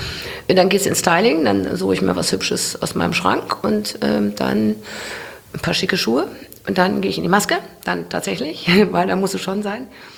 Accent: Mönchengladbach, North Rhine-Westphalia, Germany; ich komme aus Mönchengladbach und bin Gladbach-Fan.

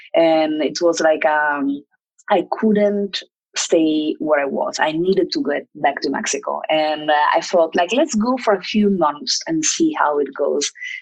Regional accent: Italy; English is a second language; I'm from Italy and my mom is German. So I do have two nationalities and I learned German when I was a kid.

